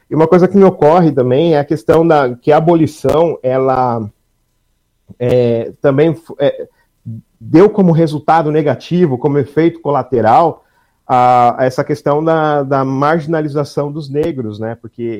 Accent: São Paulo, Brazil; Eu vim da periferia de São Paulo

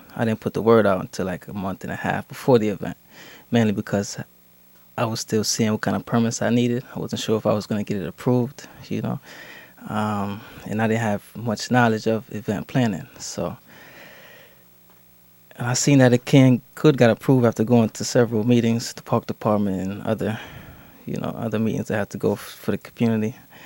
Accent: Bridgeport, United States; also born or lived in Santa Cruz, California; I wasn't born here. I was born in California, Santa Cruz. But I've been in Bridgeport, and I've been raised here for about 20 years.

